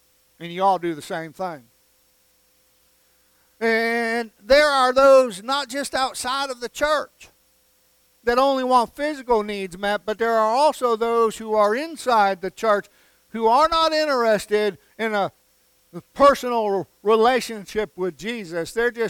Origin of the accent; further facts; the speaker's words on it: New York, United States; I'm from New York.